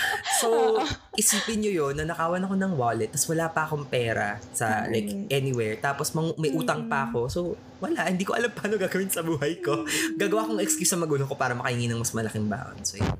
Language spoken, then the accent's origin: Tagalog; Central Luzon, Philippines; Kasi hindi ako taga Fairview, taga Bulacan ako.